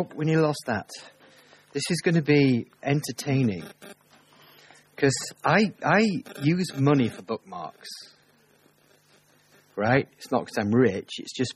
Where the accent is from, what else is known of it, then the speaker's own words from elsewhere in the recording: England, United Kingdom; moved away as an adult; now in New Zealand; I'm an Englishman who's a Kiwi. I was born in England, but naturalized in New Zealand. And I identify really as a Kiwi with Hungarian leanings, which is very strange, right? Because we left England in 1998